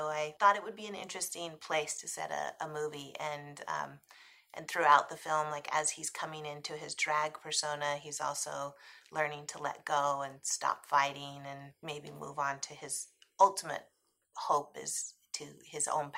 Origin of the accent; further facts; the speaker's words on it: Utah, United States; It's loosely based on experience that I grew up in Utah, but I went one summer to work in a fish cannery in Alaska just to raise money to move to New York City to become a superstar.